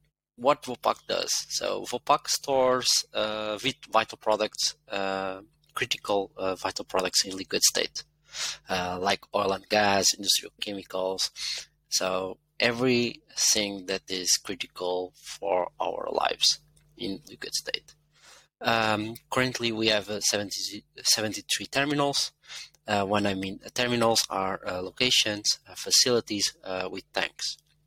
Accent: Portugal; English is a second language; now in Netherlands; I'm from Portugal, but I'm currently living in the Netherlands

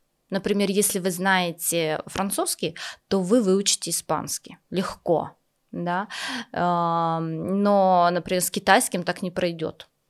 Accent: Russia; now in Kazakhstan; Я сама родом из России, но вышла замуж в Казахстан. Конечно, казахский язык я понимала.

